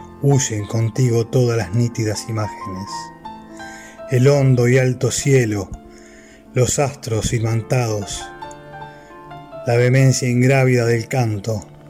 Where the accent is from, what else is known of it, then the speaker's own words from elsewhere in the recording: Montevideo, Uruguay; Soy de Montevideo, Uruguay.